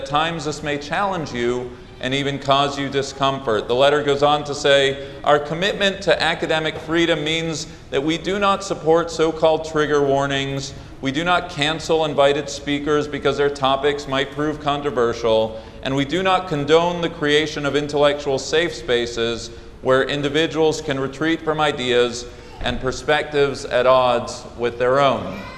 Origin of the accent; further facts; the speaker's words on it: Los Angeles, California, United States; When I was in my hometown of Los Angeles last weekend